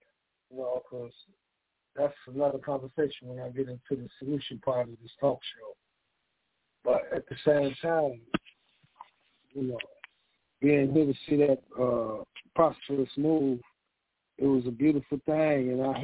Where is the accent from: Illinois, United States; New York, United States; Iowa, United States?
Illinois, United States; Chicago; growing up in Chicago, man, that we had, it was a boom town.